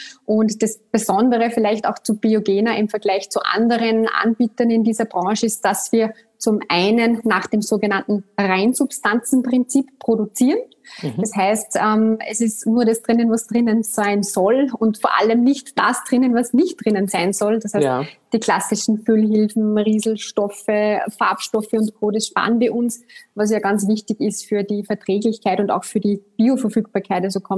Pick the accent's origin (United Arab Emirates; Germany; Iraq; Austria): Austria; Upper Austria; accent: Austrian; Podcasts werden wahrscheinlich meinen österreichischen Akzent raushören. Schon der erste Effekt zu mir, bin Österreicherin, Oberösterreicherin, um genau zu sein, also gar nicht so weit weg von dir.